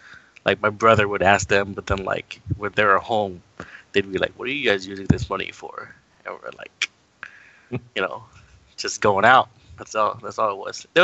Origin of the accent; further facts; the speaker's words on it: Houston, Texas, United States; Yeah, I was born in Houston, and yeah.